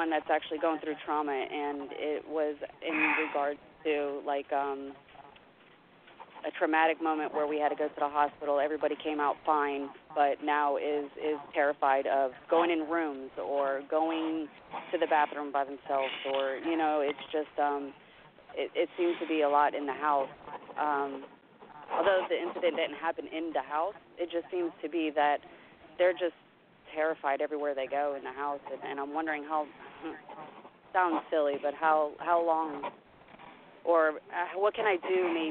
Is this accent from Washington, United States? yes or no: no; Florida, United States; I'm from Florida.